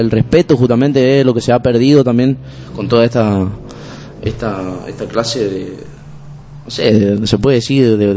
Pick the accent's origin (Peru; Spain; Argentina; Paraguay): Argentina; acá como argentino, ¿no es cierto?